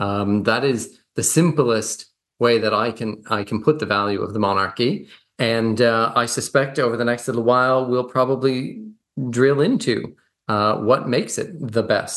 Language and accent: English; Canada; moved away as an adult; now in New Zealand; I'm originally from Canada, but I came to New Zealand quite some time ago to do a master's